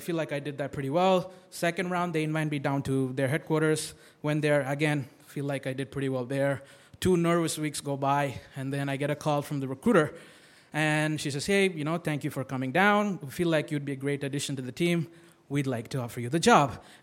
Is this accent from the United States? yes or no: no; India; I grew up in India